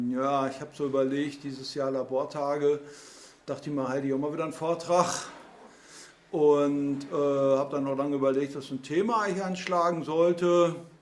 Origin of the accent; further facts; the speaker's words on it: Moers, North Rhine-Westphalia, Germany; Aber ich bin halt in Moers am Niederrhein geboren worden.